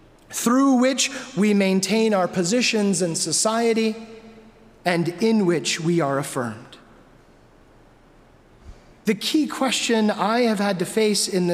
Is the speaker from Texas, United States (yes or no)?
yes; El Paso, Texas, United States; traveled over 600 miles to my hometown of El Paso, Texas